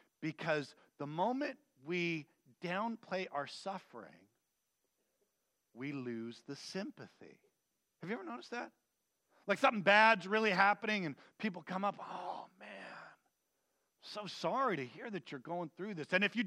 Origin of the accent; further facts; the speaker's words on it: Vacaville, California, United States; Growing up in Vacaville, there's a thing called the Wooz, W-O-O-Z, and it was a movable maze.